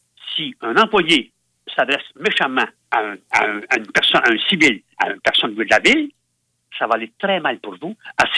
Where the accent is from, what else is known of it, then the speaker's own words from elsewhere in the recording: Quebec, Canada; Chez nous, dans la Mauricie, il y en a 4-5 qui vont peut-être laisser.